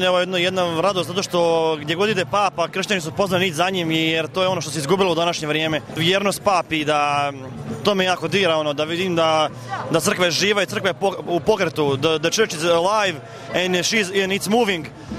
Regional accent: Zagreb, City of Zagreb, Croatia; ja sam iz Zagreba, ja sam član evo Katekumenskog puta.

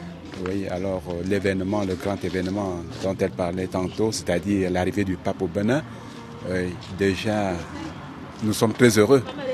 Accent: Cameroon; Oui, je suis Camerounais

